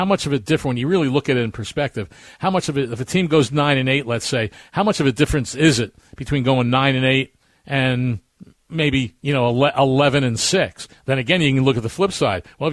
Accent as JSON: {"language": "English", "region": "East", "country": "United States", "tie": "born or raised there", "also_born_or_lived": "St. Louis", "said": "I mean, I grew up in the East, so I was kind of a Penn State guy."}